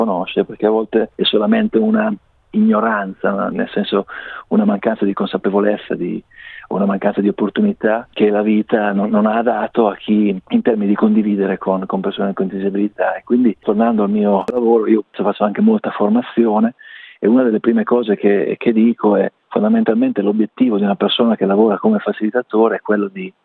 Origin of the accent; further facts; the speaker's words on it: Rimini, Emilia-Romagna, Italy; vengo da Rimini